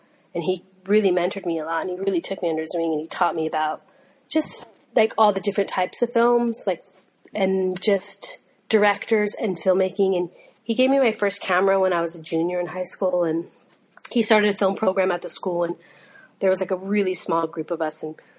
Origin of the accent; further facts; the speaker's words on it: Utah, United States; And where I grew up in Utah, like this town, like we wouldn't get all the movies when they came out.